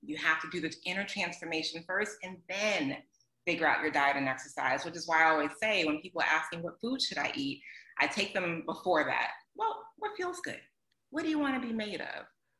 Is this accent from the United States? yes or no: yes; Atlanta, Georgia, United States; I grew up in Atlanta. I had to. I had to figure it out for myself.